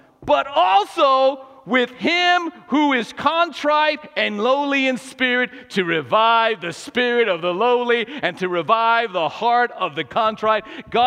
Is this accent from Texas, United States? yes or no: yes; Texas, United States; They said, you must be from Texas. I said, how'd you know? The you all must have given it away.